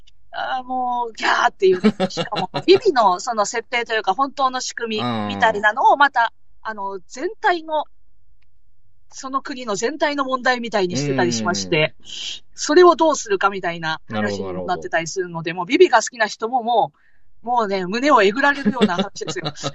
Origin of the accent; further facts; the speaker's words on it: Mito, Ibaraki, Japan; ドラクエ10のオーケストラコンサートが、地元の水戸で、新しくできた市民会館でやるっていうので、チケット取ったんです。